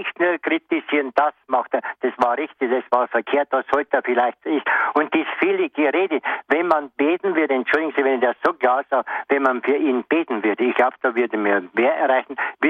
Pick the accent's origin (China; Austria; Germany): Germany; Regensburg, Bavaria; der aus meiner Heimat da aus Regensburg ja auch ist oder viel da bei uns selbst